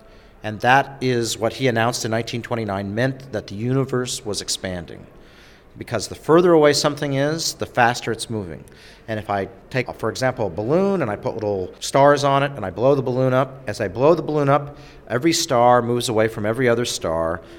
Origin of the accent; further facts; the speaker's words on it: Alaska, United States; Actually, Alaska's a challenging place to do astronomy because during the summer it never gets dark, and during the winter it's colder than hell.